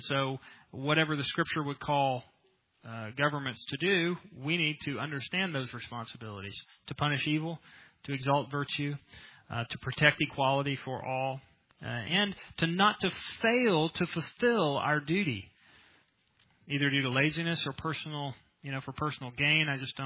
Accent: United States; It's, I grew up here. My family's been here for generations. It's my nation. I'm an American.

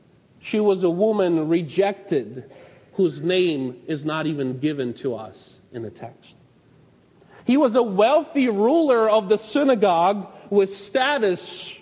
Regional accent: Ukraine; I remember growing up in Ukraine and being in the metro stations, in the subway stations there

